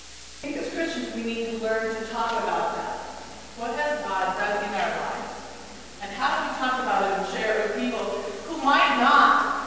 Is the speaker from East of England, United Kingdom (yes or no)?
no; Manchester, North West England, United Kingdom; born there; I was born actually in Manchester and lived in Clapping Clock.